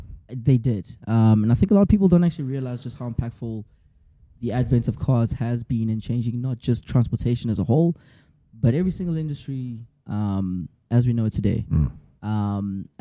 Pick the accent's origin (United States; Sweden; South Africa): South Africa; first language Zulu; English is a second language; My first language is Zulu. Okay, let me just put it out there. I'm trying.